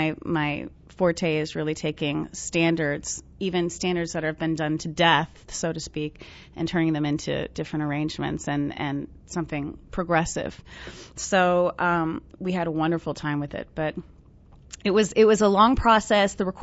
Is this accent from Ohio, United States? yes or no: yes; Columbus, Ohio, United States; I'm originally from Columbus.